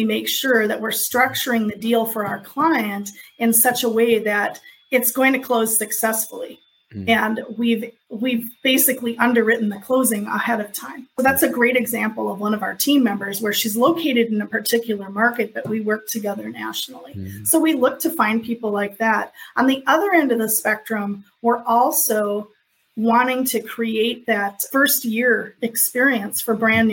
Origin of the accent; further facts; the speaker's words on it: Minneapolis, Minnesota, United States; I was born in Minneapolis and raised there, and, you know, that's where my family is from.